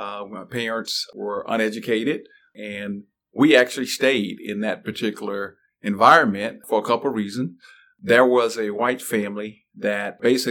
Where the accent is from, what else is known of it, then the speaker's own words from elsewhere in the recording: Carthage, Mississippi, United States; Well, I grew up in Mississippi in the 60s.